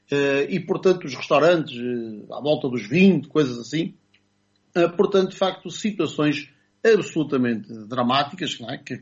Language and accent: Portuguese; Portugal; nós se calhar como bons portugueses